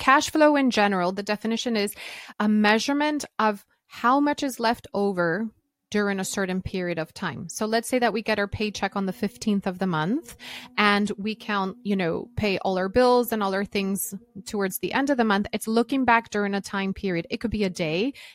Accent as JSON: {"language": "English", "country": "United States", "moved": "yes", "lives_now": "United Kingdom", "said": "since I'm an American living in the UK, I'm a dual citizen, and my situation is so complex"}